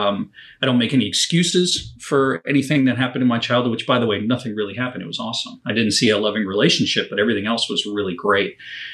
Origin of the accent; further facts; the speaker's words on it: New Jersey, United States; instead of just the small amount of years that I grew up in New Jersey.